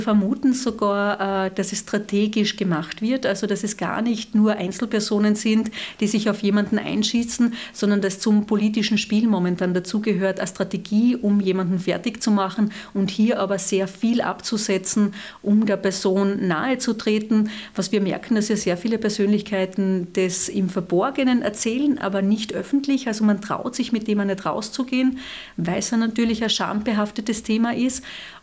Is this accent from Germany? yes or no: no; Carinthia, Austria; weil er für mich als Kärntnerin natürlich eine andere Bedeutung noch hatte